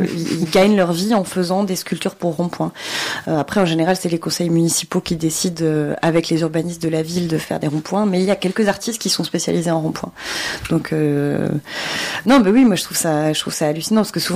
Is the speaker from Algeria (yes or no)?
no; Nantes, Pays de la Loire, France; on vient de Nantes et on est quand même la ville du rond-point, quoi.